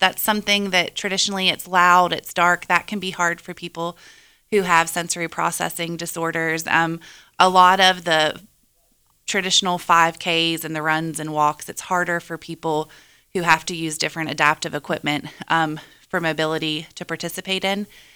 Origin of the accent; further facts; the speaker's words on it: Ripley, West Virginia, United States; I'm actually from Ripley originally